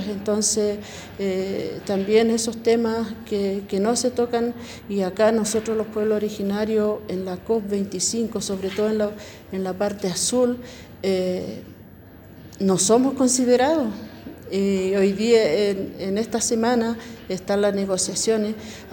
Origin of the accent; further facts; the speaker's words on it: Araucanía, Chile; yo soy del territorio del Budi, soy lafkenche